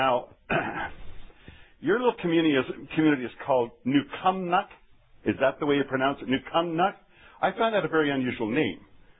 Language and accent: English; Canada; I'm not an American. I'm a Canadian, although I have Scottish roots.